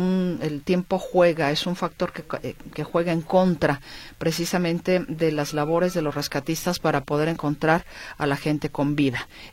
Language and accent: Spanish; Mexico; Nosotros ya como mexicanos vivimos estas estas experiencias